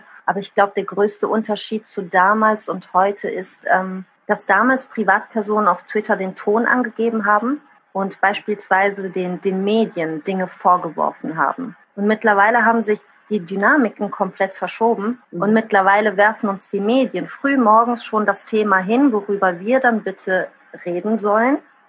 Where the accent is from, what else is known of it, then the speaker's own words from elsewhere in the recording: Bad Honnef, North Rhine-Westphalia, Germany; first language Italian; German is a second language; Ich bin in Bad Honnef am Rhein geboren, also hier auf der anderen Rheinseite einmal gegenüber.